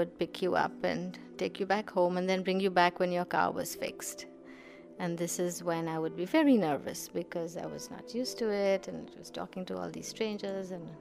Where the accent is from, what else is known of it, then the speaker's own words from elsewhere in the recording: Kolkata, West Bengal, India; moved away as an adult; also born or lived in Chicago; now in Michigan, United States; I'm a teacher and a writer. I grew up in Kolkata, moved to Chicago in 97, and then moved to Michigan in 2000.